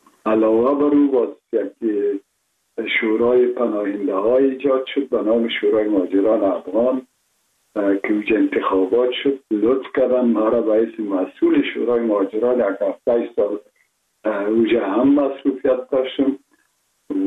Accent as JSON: {"language": "Persian", "region": "Kabul", "country": "Afghanistan", "tie": "born there"}